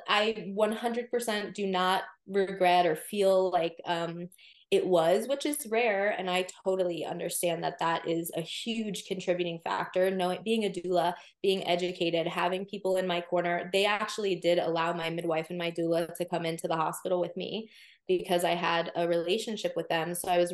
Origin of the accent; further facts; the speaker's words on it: Maryland, United States; I'm relocating to Maryland, where I'm from, my hometown, to get licensure to be able to practice there.